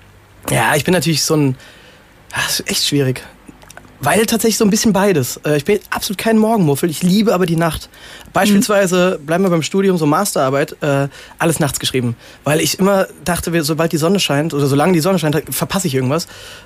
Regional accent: Rhineland-Palatinate, Germany; ich komme aus der Pfalz. Die Pfalz ist bekannt für einen guten Riesling

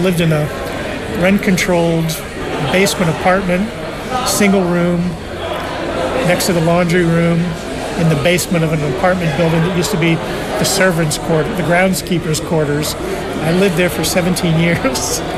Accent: Columbus, Ohio, United States; I grew up in Columbus, Ohio.

